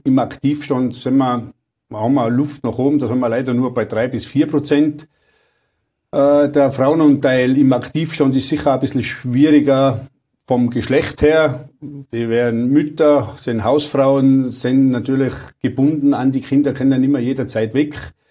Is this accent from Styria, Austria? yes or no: no; Strass im Zillertal, Tyrol, Austria; Aber einer von den ersten Einsätze als aktives Feuerwehrmitglied war sicher bei uns in Straß im Zillertal, also ein Dachstuhlbrand.